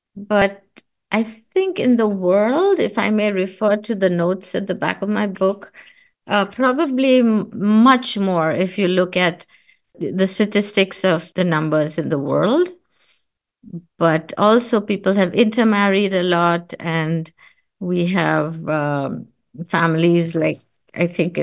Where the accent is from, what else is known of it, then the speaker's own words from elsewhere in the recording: India; We are called Indian Jews because We wear Indian clothing. We have Indian food, you know. So we are probably the most Indian of the Jews that exist in India today.